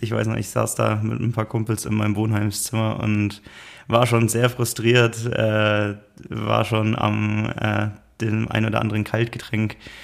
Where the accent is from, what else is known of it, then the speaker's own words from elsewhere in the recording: Nuremberg, Bavaria, Germany; bin 24 Jahre alt, komme, wie man an meinem Dialekt dann doch unschwer erkennt, auch aus Nürnberg.